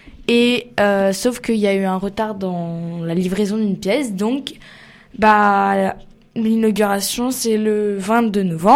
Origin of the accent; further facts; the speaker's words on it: Paris, Île-de-France, France; now in Saint-Nazaire, France; Bah, en fait, je suis parisienne, donc non.